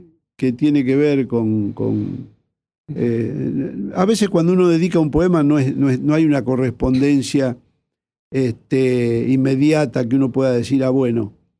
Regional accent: Ingeniero White, Buenos Aires Province, Argentina; born there; Claro, en Ingeniero Guay. Yo nací ahí, en los años 50, era un puerto es un puerto de gran calado.

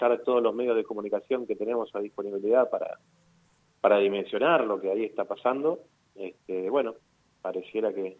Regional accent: Argentina; me tocó vivir como argentino

